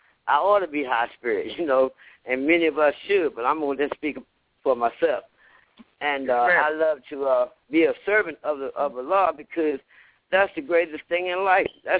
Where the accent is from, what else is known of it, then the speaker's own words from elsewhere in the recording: Washington, District of Columbia, United States; Yeah, I'm from Washington, D.C.